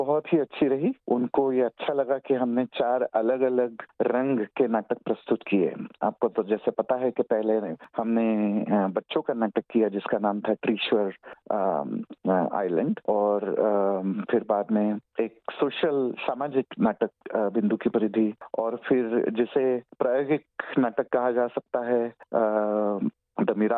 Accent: Mumbai, Maharashtra, India; हम जिस संकुल में मैं बड़ा हुआ, पला बड़ा, जिस सोसाइटी में, मुंबई के विले पार्ले स्थित रामानंद सोसाइटी में

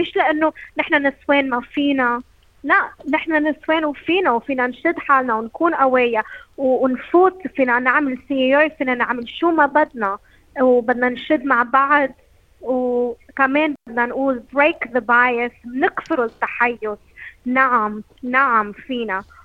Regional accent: Australia; مش يعني لأنه أنا تربيت في أستراليا إنه خلص كل شيء تمام

